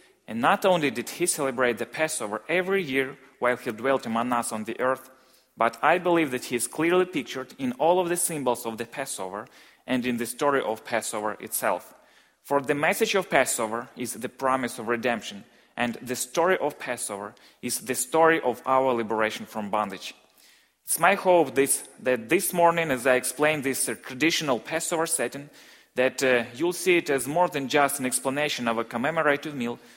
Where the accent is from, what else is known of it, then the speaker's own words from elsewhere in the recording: Ukraine; My wife Inessa and I came all the way from Ukraine. She's not here at the moment, but she's also in the States. We're here just for about 1 month, and in mid-April, we're going back to Ukraine.